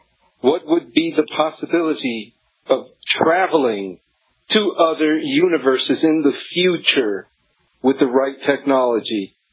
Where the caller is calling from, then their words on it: Austin, Texas, United States; I'm calling from Austin, Texas